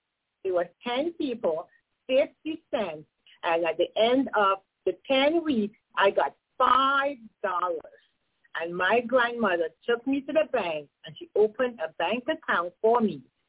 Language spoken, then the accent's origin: English; Tobago, Trinidad & Tobago; I am from the beautiful island of Tobago. So you're here, the twin islands, Trinidad and Tobago.